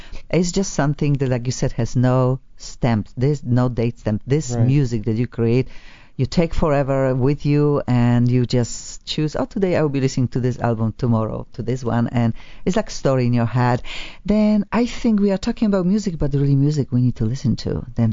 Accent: Poland; English is a second language; maybe we'll be speaking Polish, because I am from Poland, of course.

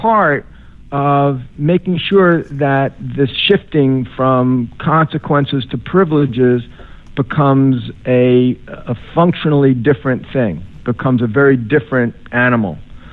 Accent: New Jersey, United States; as a boy growing up in New Jersey.

